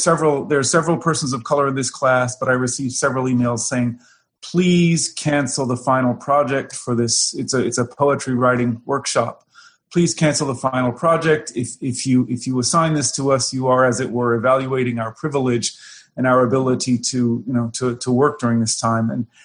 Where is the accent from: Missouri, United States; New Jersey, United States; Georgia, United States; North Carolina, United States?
Georgia, United States; I grew up in Georgia.